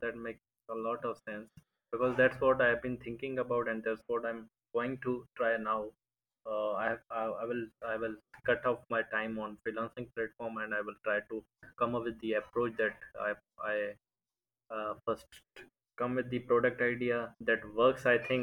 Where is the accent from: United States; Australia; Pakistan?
Pakistan; Karachi, Sindh; I'm from Pakistan in Karachi specifically